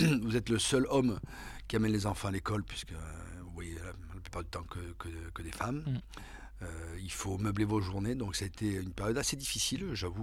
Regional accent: Brive-la-Gaillarde, Nouvelle-Aquitaine, France; born there; Alors moi, je suis né à Brive, donc dans une ville où on parle de rugby.

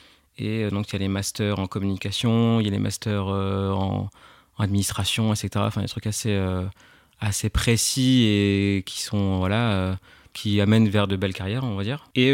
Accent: Perpignan, Occitanie, France; born there; je suis photographe et journaliste. Je suis né à Perpignan, dans le sud de la France.

